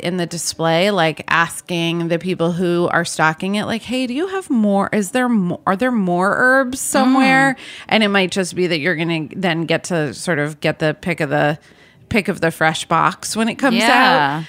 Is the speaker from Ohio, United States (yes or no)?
no; New York City, New York, United States; so I grew up in New York City. I grew up going to Fairway.